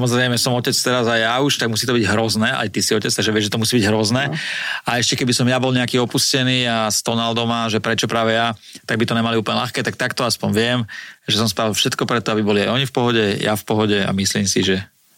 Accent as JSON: {"language": "Slovak", "town": "Pezinok", "region": "Bratislava Region", "country": "Slovakia", "said": "Ja som z Pezinka, a ona je z Bratislavy."}